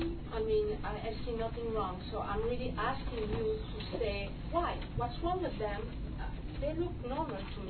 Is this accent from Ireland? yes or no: no; Belgium; English is a second language; I live on 204 on Bayward. I have a strange accent. I come from Belgium, and I hope everybody will understand me. When we arrived here more than 20 years ago